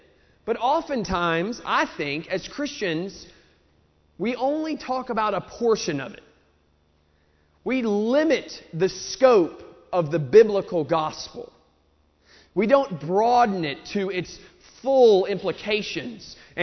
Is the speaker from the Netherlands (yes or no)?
no; Southern United States, United States; accent: southern redneck; I still have my southern redneck accent, which is not quite as novel where I'm from.